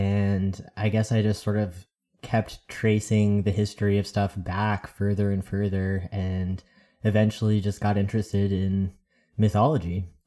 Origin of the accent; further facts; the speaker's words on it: New York, United States; born there; moved away as an adult; now in Washington, United States; I was born in New York, and now I live in Washington State